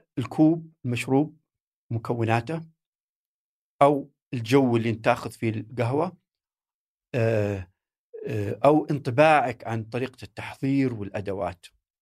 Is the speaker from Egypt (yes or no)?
no; Saudi Arabia; هي بدأت عندنا في السعودية يمكن 2012-13